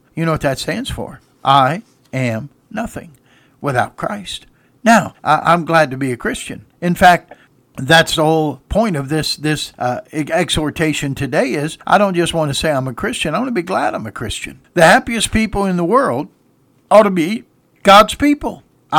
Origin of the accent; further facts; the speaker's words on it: United States; I'm an American because I'm from America.